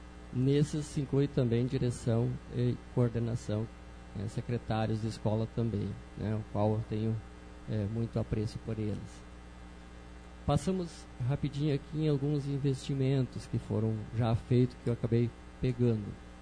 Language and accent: Portuguese; Três Passos, Rio Grande do Sul, Brazil; Eu sou natural de Três Passos.